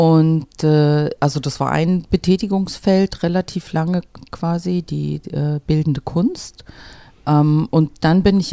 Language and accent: German; Germany; Also ich habe eine russisch-ukrainische Mutter und einen deutschen Vater. Ich bin quasi in der DDR geboren, aufgewachsen, zur Schule gegangen und deswegen quasi kulturell in beiden Kulturen beheimatet, in der deutschen, in der russischen, in der ukrainischen